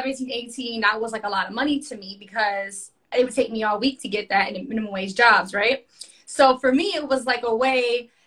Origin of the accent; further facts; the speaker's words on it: The Bronx, New York, United States; And shout out to New York, I'm from the Bronx. Hey, Bronx girl, what?